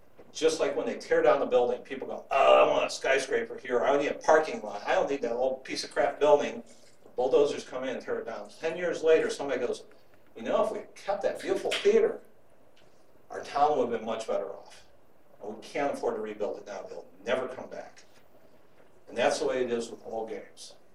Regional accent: Ohio, United States; I grew up in Ohio, and when I would go visit my aunt, she'd give me a bunch of dimes and nickels

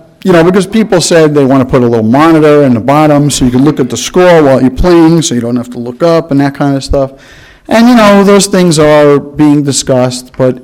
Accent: Brooklyn, New York, United States; I come from Brooklyn, okay?

